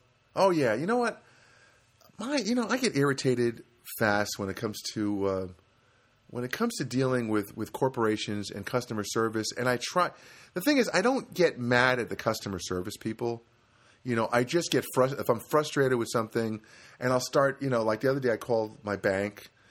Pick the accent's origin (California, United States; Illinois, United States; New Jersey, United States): New Jersey, United States; Because I'm from Jersey, and I would say, hey, I'm from Jersey. That's how we talk, you know.